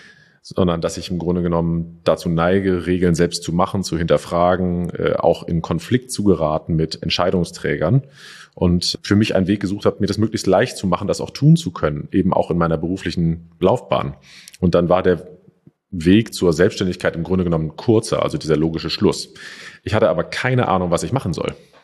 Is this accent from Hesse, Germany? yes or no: no; Schleswig-Holstein, Germany; Ich komme aus Schleswig-Holstein.